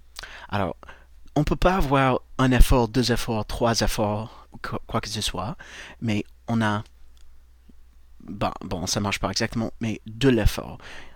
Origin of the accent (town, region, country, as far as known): United States; French is a second language